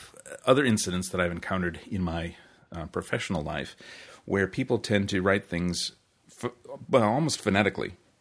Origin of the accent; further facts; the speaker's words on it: United States; as an American, of course, and well, more importantly, as a proud liberal